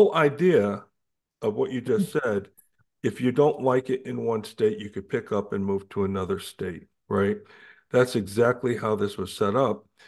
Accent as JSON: {"language": "English", "town": "Glastonbury", "region": "Connecticut", "country": "United States", "tie": "born or raised there", "moved": "yes", "said": "Matter of fact, my hometown in Glastonbury, Connecticut, where I moved from to here, I escaped the communist state of Connecticut"}